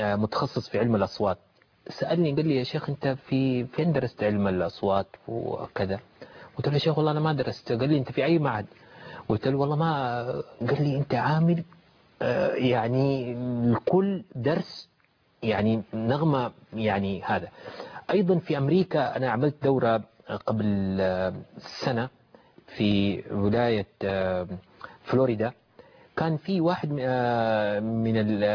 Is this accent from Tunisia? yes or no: no; Saudi Arabia; عندنا في السعودية